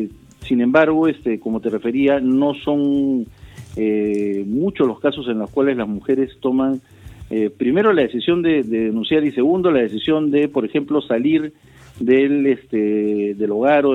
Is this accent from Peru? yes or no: yes; Peru; Pero soy un peruano más, ¿no? Y mi labor es servir a mis compatriotas.